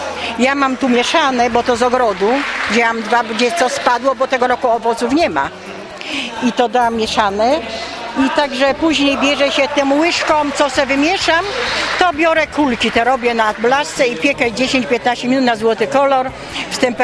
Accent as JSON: {"language": "Polish", "town": "Kruszyna", "region": "Opole Voivodeship", "country": "Poland", "said": "jestem ze wsi Kruścina w gminie Lewin Brzeski"}